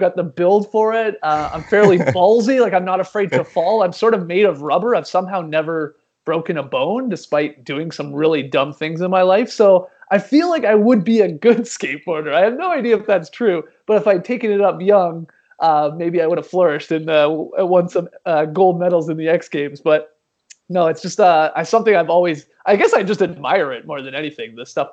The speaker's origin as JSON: {"language": "English", "region": "Ontario", "country": "Canada", "said": "as a Canadian, I'm one of those very weird Canadians that did not grow up playing hockey, even though I'm from small town Ontario and hockey is a way of life."}